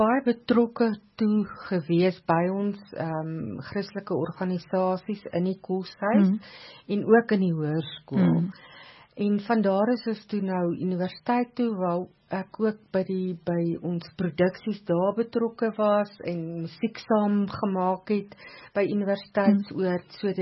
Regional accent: Swartwater, Limpopo, South Africa; ek is gebore en het groot geword op 'n klein plekkie Swartwater, dit is op die Oos-Botswana grens. En ek was daar in die laerskool gewees ook en toe ek hoërskool Pietersburg toe

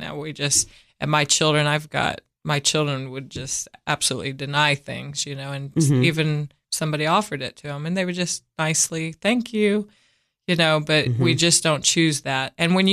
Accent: Arizona, United States; I'm from Arizona, so we'd walk down to the 7-Eleven or Circle K

